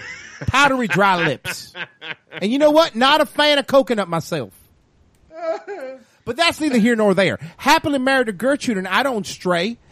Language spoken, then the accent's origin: English; Biloxi, Mississippi, United States; I'm from Biloxi, Mississippi, not from Alabama.